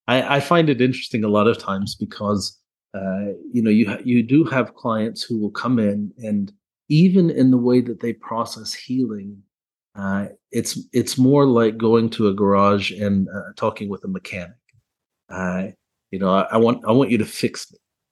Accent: Orlando, Florida, United States; he is in my hometown of Orlando

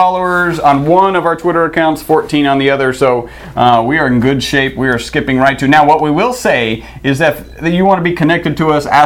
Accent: Houston, Texas, United States; Give you a big Texas howdy. Welcome. We're from Houston, Texas.

